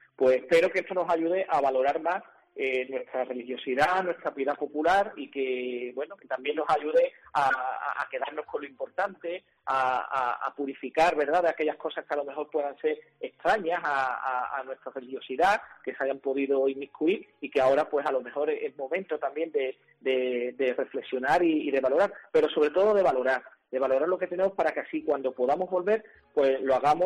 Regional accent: Sanlúcar de Barrameda, Andalusia, Spain; now in Ubrique, Spain; yo que vengo de la zona de Sanlúcar de Barrameda, que soy natural de allí

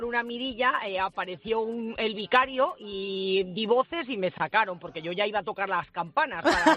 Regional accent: Ciudad Rodrigo, Castile and León, Spain; entré a la catedral de mi pueblo, de mi ciudad, una ciudad pequeñita, preciosa, que se llama Ciudad Rodrigo

